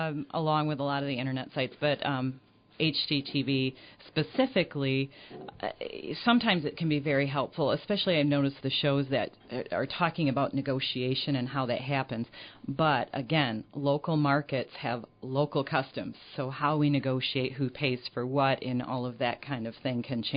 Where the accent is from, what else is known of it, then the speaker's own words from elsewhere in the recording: Jenison, Michigan, United States; but I grew up in the Jenison area, so I actually do quite a bit in the Hudsonville, Jenison area also.